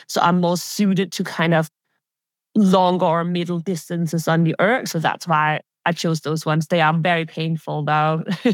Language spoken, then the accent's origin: English; Denmark; English is a second language; now in London, United Kingdom; I'm from Denmark originally. I live and work in the UK, in London.